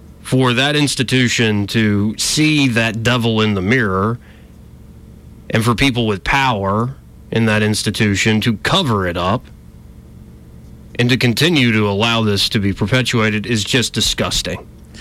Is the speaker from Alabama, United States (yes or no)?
yes; Alabama, United States; this is the church I was raised in, I was raised in Alabama, not the Pennsylvania church. I was raised a Roman Catholic.